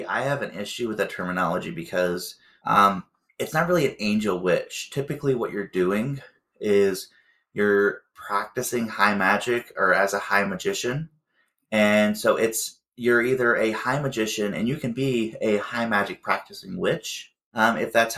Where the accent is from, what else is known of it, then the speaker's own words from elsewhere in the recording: the South, United States; growing up in the South with a lot of Southern Baptists, you have this a lot where, you know, people, a lot of them won't say that they're a Christian.